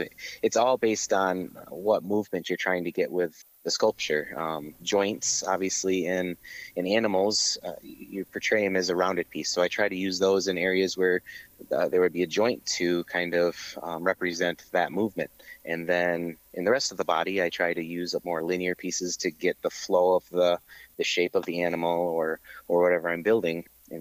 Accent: Muskegon, Michigan, United States; I am actually from Muskegon, so I grew up along the lakeshore, and I've always been kind of an adventurous.

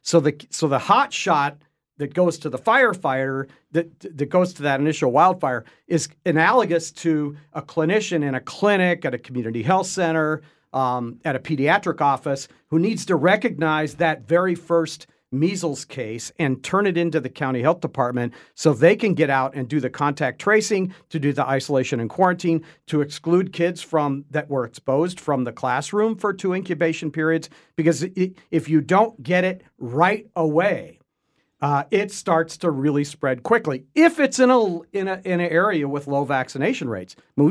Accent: Tucson, Arizona, United States; So I grew up in Tucson, and I actually was exposed to measles in 1961.

